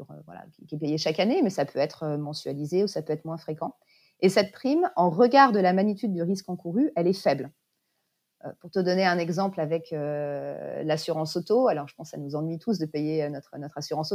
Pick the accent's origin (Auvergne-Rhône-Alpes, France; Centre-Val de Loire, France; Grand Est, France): Grand Est, France; now in Paris, France; D'un point de vue perso, j'ai grandi en Lorraine, donc assez proche de la campagne.